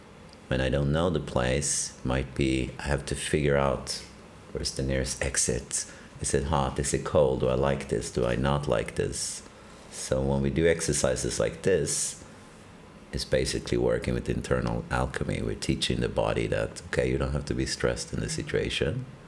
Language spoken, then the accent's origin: English; Sweden; So I'm originally from Sweden